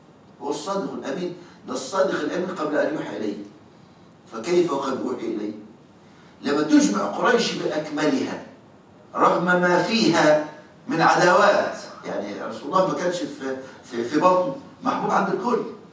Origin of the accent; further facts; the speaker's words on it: Egypt; يعني يحضرني قصة قس عندنا في مصر أسلم